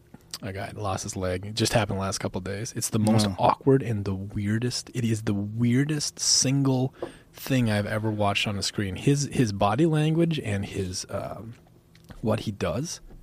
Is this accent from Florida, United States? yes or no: no; Minnesota, United States; also born or lived in North Dakota; And I grew up in Minnesota, North Dakota, and my first wilderness trip was in the boundary waters of northern Minnesota.